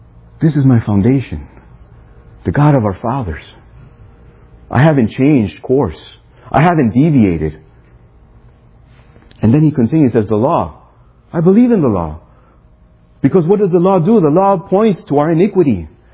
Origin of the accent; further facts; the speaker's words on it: Chicago, Illinois, United States; now in Miami, United States; At least I'm from Chicago